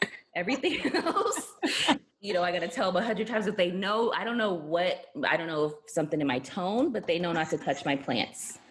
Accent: Daly City, California, United States; I grew up in San Francisco, the Bay Area, now I feel like it's really not even, but it's liberal, you know, pretty liberal, diverse.

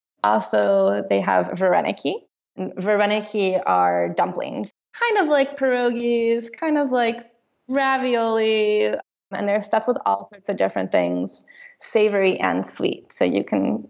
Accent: New York City, New York, United States; I like to walk everywhere because I'm from New York, and so my default is to walk.

